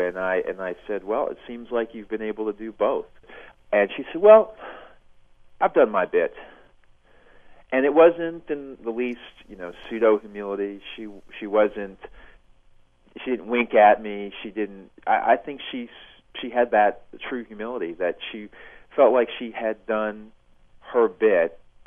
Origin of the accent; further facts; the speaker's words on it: North Carolina, United States; I told her I was from North Carolina.